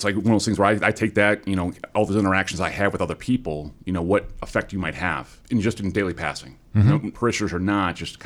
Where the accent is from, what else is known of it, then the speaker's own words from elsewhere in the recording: North Ridgeville, Ohio, United States; I grew up in actually North Ridgeville, I went to St. Peter's was my home parish.